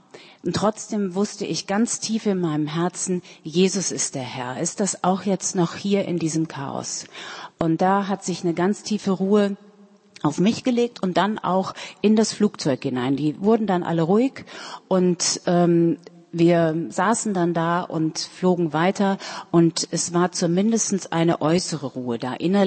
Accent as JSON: {"language": "German", "country": "Germany", "said": "Und ich war ja Deutsche, ich verstand also ihre Sprache gut."}